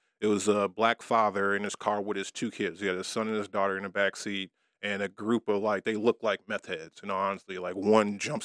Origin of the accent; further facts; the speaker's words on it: Inkster, Michigan, United States; just growing up in Inkster in Detroit